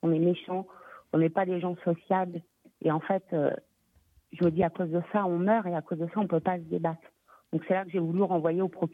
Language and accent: French; Blois, Centre-Val de Loire, France; que nous on est de Blois